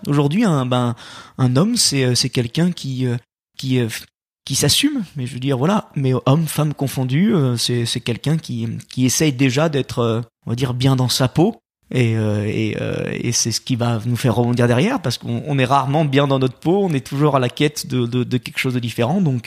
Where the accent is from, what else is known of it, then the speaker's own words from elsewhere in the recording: Lyon, Auvergne-Rhône-Alpes, France; Je suis lyonnais. J'ai eu la chance en plus de grandir dans une ville qui a été 7 fois championne de France. Je suis né avec un ballon doré dans la bouche, passionné de ma ville